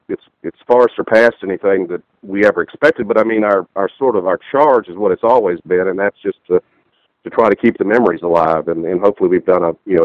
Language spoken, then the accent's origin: English; Richmond, Virginia, United States; And I'm from Richmond, Virginia, which is, you know, about 3 hours from Raleigh.